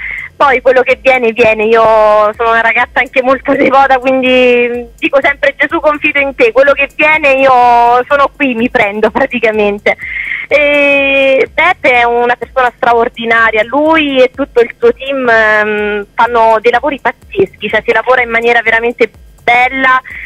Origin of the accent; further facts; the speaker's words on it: Boville Ernica, Lazio, Italy; perché io sono di Boville Ernica e la mia